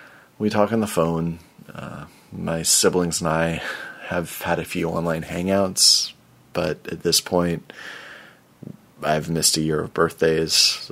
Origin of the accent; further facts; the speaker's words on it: United States; I'm an American citizen, but my mom, stepfather, brother, and sister are all Canadian.